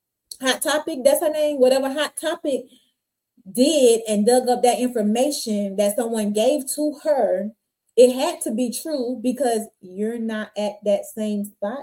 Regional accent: Florida, United States; But I'm saying that because I'm from Florida and I used to go to Miami to get my hair done.

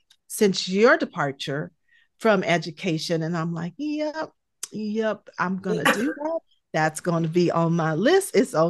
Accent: California, United States; I'm from California, not used to those kind of things, but I love it.

